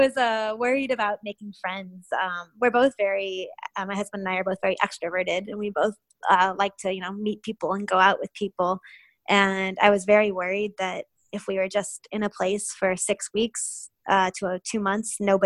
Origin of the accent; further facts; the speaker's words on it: Midwest, United States; moved away as an adult; also born or lived in Boston; I mean, I'm originally from the Midwest, so that was my natural personality that I've been suppressing for the last the last 4 years in Boston.